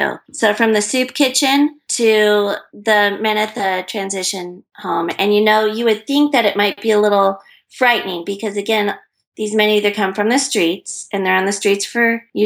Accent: United States; now in Europe; But I'm an American living in Europe, so it was a lot more difficult.

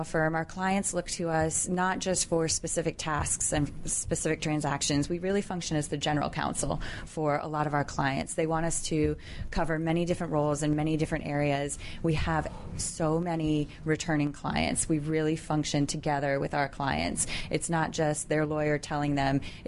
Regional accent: McLean, Virginia, United States; I'm from McLean, Virginia.

